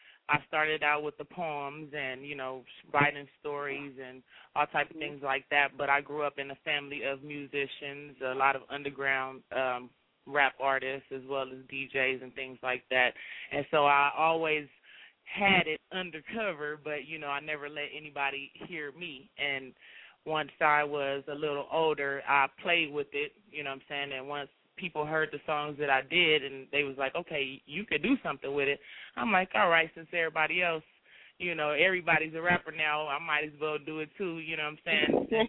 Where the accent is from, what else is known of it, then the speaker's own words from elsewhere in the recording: Los Angeles, California, United States; I'm from South Central Los Angeles, holding it down